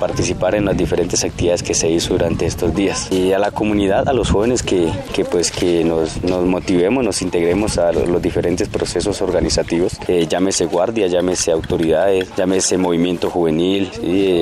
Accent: Caloto, Cauca, Colombia; soy del territorio de López Adentro, del municipio de Caloto.

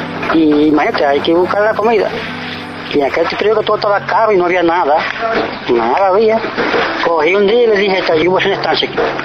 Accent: Jiguaní, Granma, Cuba; Porque yo soy de Jiguaní, de allá de Granma.

